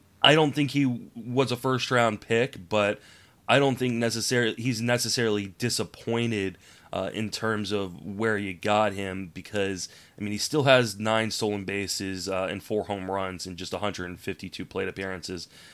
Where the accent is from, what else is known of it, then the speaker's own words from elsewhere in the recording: Ireland; Well, being Irish myself, I wake up feeling like that every morning.